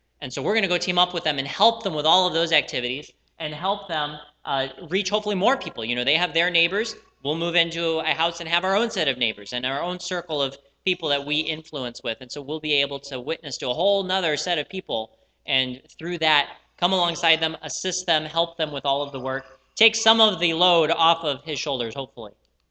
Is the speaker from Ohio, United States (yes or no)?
no; Utah, United States; we grew up in Utah as missionary kids, both my wife and I, and our parents were both missionaries to the Mormon people.